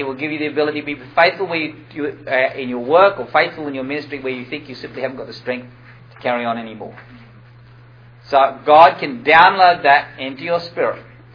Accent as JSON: {"language": "English", "country": "Australia", "said": "And now I'm Australian, and I have the gift of sarcasm."}